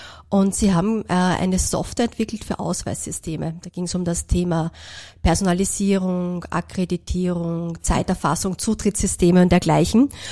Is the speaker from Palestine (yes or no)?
no; Perchtoldsdorf, Lower Austria, Austria; also born or lived in Mödling; ich bin in Mödling bei Wien geboren worden und hatte das große Glück, im wunderschönen Perchtersdorf, das ist ein Weinbaugebiet, groß zu werden an der Wiener Stadtgrenze.